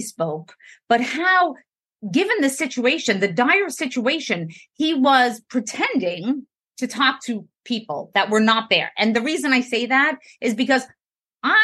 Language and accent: English; New York, United States; So I'm from New York. I tend to speak fast.